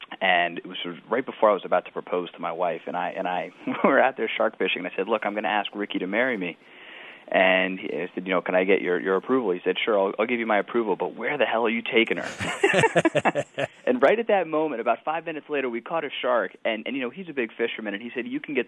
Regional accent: United States; from where I was as an American with no contacts

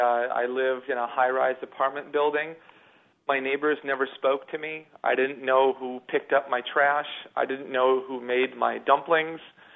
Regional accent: Minnesota, United States; also born or lived in Beijing; I missed this sense of a community that I found in Peace Corps or that I grew up with in Minnesota.

